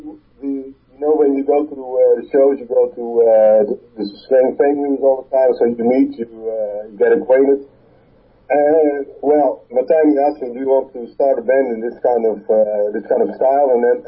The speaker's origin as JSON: {"language": "English", "region": "Utrecht", "country": "Netherlands"}